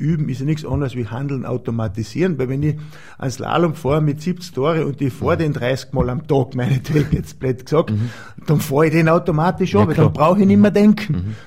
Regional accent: Austria; Da gehen jetzt natürlich bei uns in Österreich sehr stark die Tendenzen

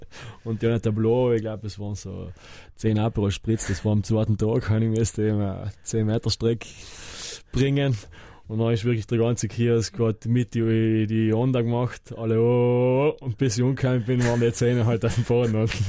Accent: Merano, Trentino-Alto Adige, Italy; Und ich hoffe, dass ich noch in meinem Verein in Meran, wo ich aufgewachsen bin, etwas Druck geben kann und in Bozen natürlich auch noch ein paar Jahre bleiben kann

